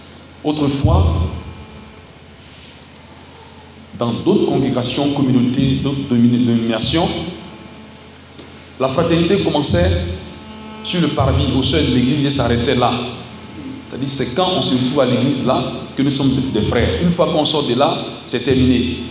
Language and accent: French; Bondoukou, Zanzan, Côte d’Ivoire; born there; c'est quand il était en fonction à Soko que moi je suis né ici à Bondoukou.